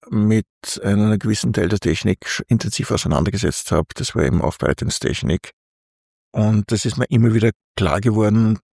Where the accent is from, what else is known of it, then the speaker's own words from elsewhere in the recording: Linz, Upper Austria, Austria; Ich bin am Binnenmichl aufgewachsen, in so einer Gründerzeit, Atmosphäre und Umgebung